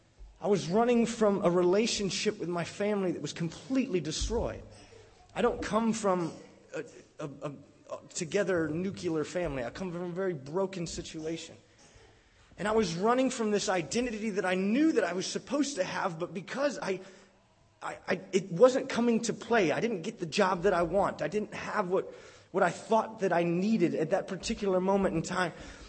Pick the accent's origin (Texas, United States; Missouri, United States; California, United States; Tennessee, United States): Tennessee, United States; No, bro, I'm from Tennessee.